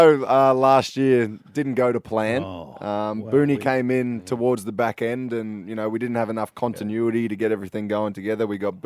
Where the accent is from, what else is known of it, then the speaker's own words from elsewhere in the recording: Brisbane, Queensland, Australia; I grew up in Brisbane.